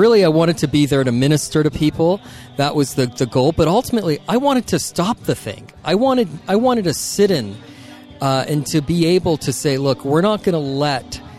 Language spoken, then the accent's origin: English; Iran; Iran. So I'm not white, that's for sure.